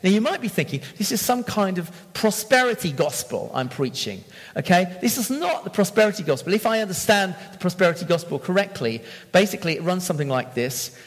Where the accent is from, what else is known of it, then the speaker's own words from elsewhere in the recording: Bath, South West England, United Kingdom; All right, I'm from Bath.